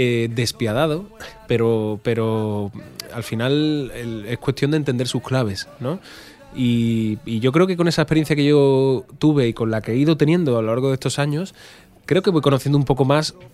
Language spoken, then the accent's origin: Spanish; Rota, Andalusia, Spain; escribí una novela ambientada en mi pueblo, en Rota